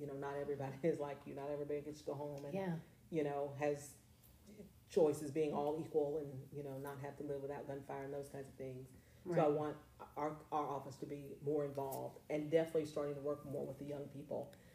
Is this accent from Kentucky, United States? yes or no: yes; Lexington, Kentucky, United States; You know, so I think born and raised in Lexington, I have a little bit of trust